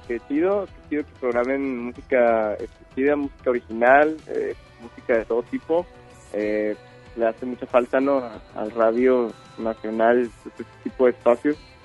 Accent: Chihuahua, Mexico; en el norte hay una, nosotros somos de Chihuahua

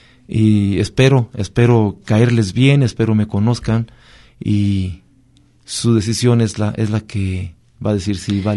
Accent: Jalisco, Mexico; No estoy de acuerdo, porque ahí salimos afectados los Altos de Jalisco por los costos que tendríamos que pagar nosotros por el agua.

